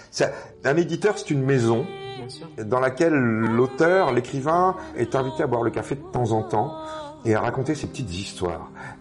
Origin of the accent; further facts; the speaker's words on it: Brittany, France; je suis breton